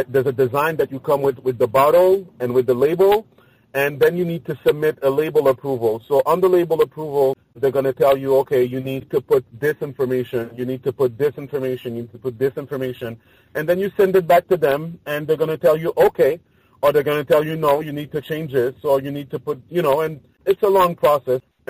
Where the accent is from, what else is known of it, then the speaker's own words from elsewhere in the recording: Montreal, Quebec, Canada; As you know, I come from Montreal, Canada, right?